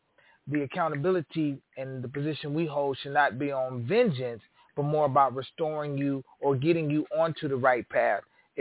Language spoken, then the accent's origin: English; Illinois, United States; Illinois did the same thing, which I'm from Illinois.